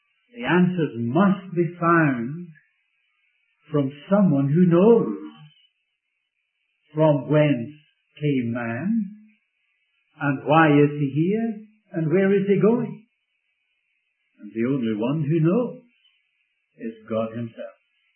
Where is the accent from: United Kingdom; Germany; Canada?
United Kingdom; Scotland; The fact that I'm a Scot may make a lot of people jealous. But really, I couldn't help it. I was born there. I was brought up in that land